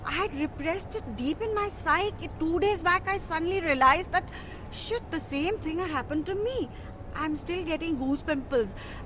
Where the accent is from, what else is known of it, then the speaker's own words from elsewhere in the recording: North India, India; I come from North India, where it is very tough to travel.